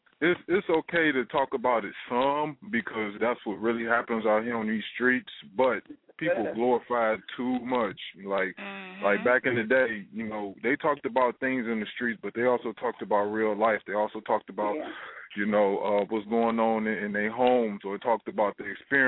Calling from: Illinois, United States; from Southside. What's going on, people?

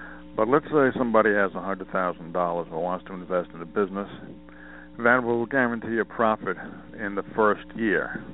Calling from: Montana, United States

